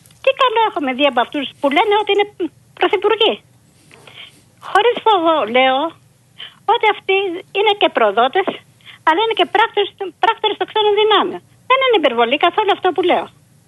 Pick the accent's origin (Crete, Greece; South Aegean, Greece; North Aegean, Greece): South Aegean, Greece; Olympos; now in Piraeus, Greece; κατάγομαι από την Όλυμπο Καρπάθου, αλλά κατοικώ στο Πειραιά.